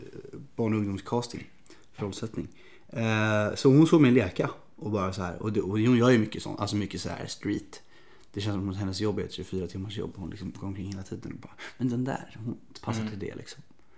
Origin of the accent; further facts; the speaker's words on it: Stockholm, Stockholm County, Sweden; I Triangelparken i Enskede, där jag är uppvuxen.